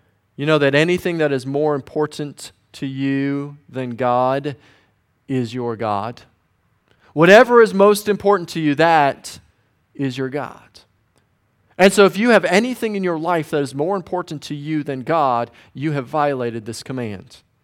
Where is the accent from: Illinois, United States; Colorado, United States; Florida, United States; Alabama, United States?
Colorado, United States; Denver; Growing up in Denver, I got to meet several professional athletes at different times.